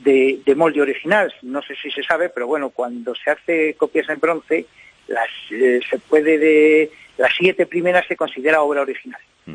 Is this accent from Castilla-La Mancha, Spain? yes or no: no; Zamora, Castile and León, Spain; Zamora, que es mi tierra